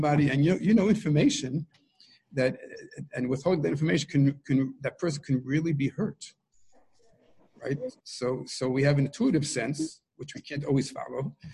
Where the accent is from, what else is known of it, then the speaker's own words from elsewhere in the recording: New York, United States; even though I come from New York and I was not sheltered that much